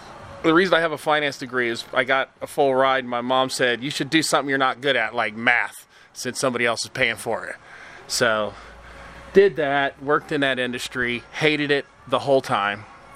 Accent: Columbus, Ohio, United States; I'm from Columbus. I was a local kid that made it. I played for Ohio State from 85 to 89 basketball.

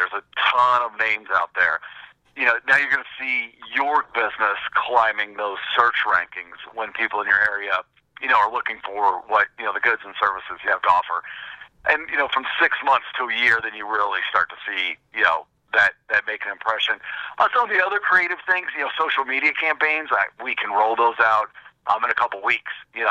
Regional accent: Santa Claus, Indiana, United States; now in Indianapolis, United States; I grew up in southern Indiana, down in the Santa Claus area.

